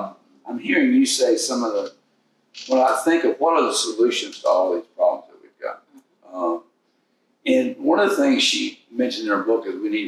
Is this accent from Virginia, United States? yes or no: yes; Virginia, United States; I grew up in the Jim Crow South, Southern